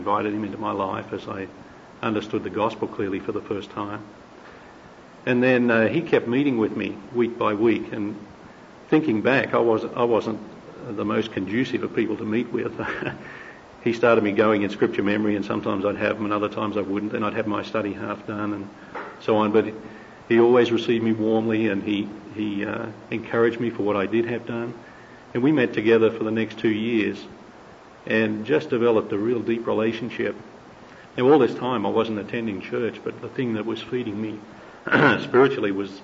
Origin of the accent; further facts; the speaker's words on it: Sydney, New South Wales, Australia; now in United States; I'm from Sydney, Australia, and I've been here in the U.S. for about 2 years.